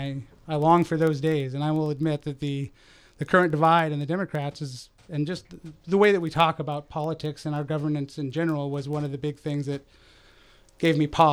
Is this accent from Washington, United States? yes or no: yes; Kent, Washington, United States; I grew up in Kent, Washington, where my dad was on the city council when I was in high school.